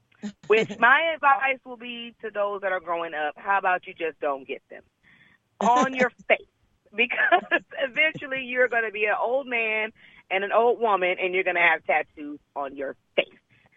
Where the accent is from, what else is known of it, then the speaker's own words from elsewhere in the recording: California, United States; also born or lived in Georgia; I'm from California. I grew up in California. I was born in Georgia, but I grew up in California.